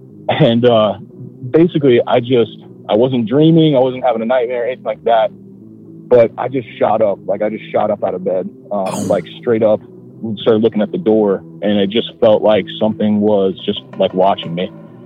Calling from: Ohio, United States; from Ohio. I live pretty close to Dayton, Ohio.

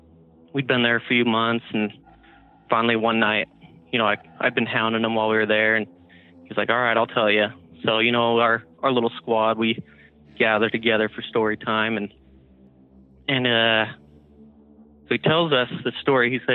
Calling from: Salt Lake City, Utah, United States; from Salt Lake City, Utah.

